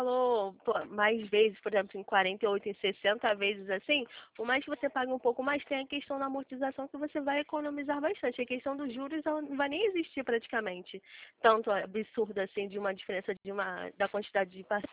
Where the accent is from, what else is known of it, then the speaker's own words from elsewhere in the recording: Rio de Janeiro, Brazil; sou do Rio